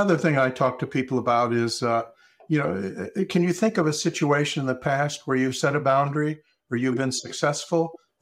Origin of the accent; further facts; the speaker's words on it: Baltimore, Maryland, United States; I grew up in Baltimore. I went to University of Maryland after high school.